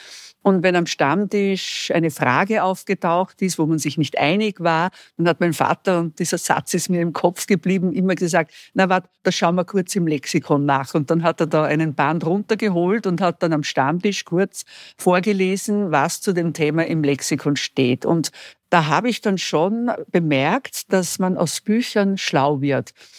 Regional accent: Upper Austria, Austria; Ich bin in Oberösterreich im Mühlviertel geboren, in einem kleinen Ort. Bin dort aufgewachsen mit 6 Geschwistern. Ich war die Vorletzte. Meine Eltern hatten ein Gasthaus, die waren dort der Kirchenwirt.

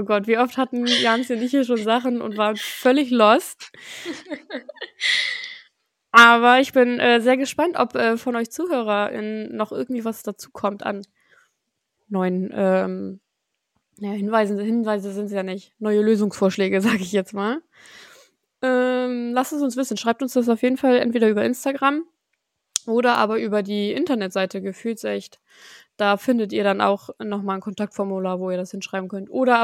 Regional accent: Lunestedt, Lower Saxony, Germany; also born or lived in Bremerhaven; Janzi und ich, wir wurden beide in Bremerhaven geboren. Und sind beide aufgewachsen in Lunestedt. Das ist so 20 Minuten von Bremerhaven entfernt.

